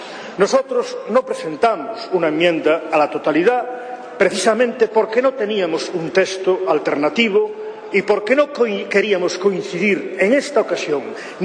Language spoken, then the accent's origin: Spanish; Galicia, Spain; Pero, señorías, yo como gallego, mis antepasados, mis abuelos, no fueron, la mayoría de ellos, a una guerra.